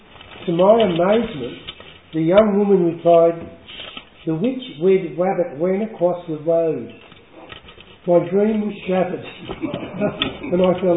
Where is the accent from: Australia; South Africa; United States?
Australia; Sydney, New South Wales; also born or lived in Mackay; I have happy memories of my time in Queensland, and was blessed with caring parents. The family moved to Sydney in 1950 and lived in the inner suburb of Annandale. My parents were both Catholic